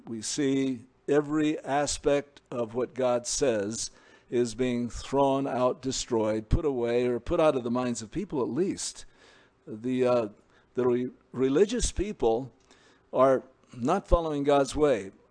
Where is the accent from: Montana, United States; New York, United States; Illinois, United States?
Montana, United States; We have a real close bond because we're both from Montana